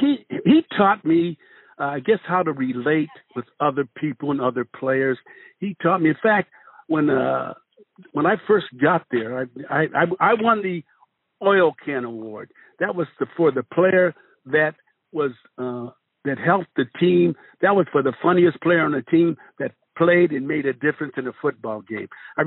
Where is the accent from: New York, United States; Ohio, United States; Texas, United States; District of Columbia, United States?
Ohio, United States; Canton; I said, yes, I'm from Canton McKinley. I could do this.